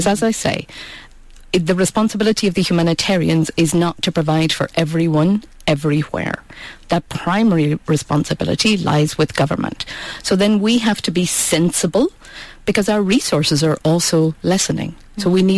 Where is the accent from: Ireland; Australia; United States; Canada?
Ireland; I come from Ireland.